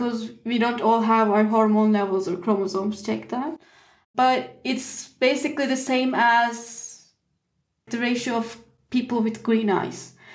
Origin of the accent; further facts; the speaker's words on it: Turkey; first language Turkish; English is a second language; I found the first intersex blog in Turkish, which is like my main language, my mother tongue